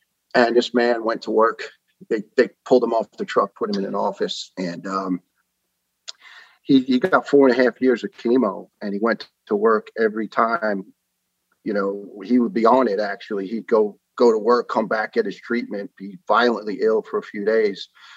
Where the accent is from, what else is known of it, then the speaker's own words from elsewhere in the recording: Staten Island, New York, United States; also born or lived in Brooklyn, United States / Ireland; I was born in Brooklyn, New York, and my dad decided to bring us out to the country at the time, which was Staten Island, and pretty much was raised there. Spent a year of my teenage years in Ireland